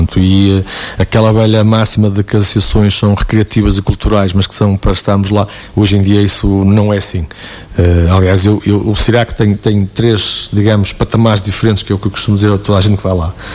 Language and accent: Portuguese; Paços de Brandão, Aveiro, Portugal; also born or lived in Santa Maria de Lamas; now in São João de Ver, Portugal; eu sou natural de Santa Maria de Lamas, e agora estou residindo em São João de Beira. Mas a minha vida toda foi feita em Passos Brandão.